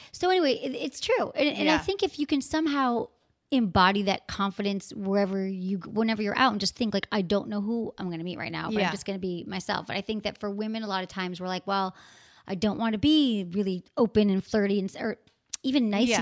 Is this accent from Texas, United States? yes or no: no; Michigan, United States; born or raised there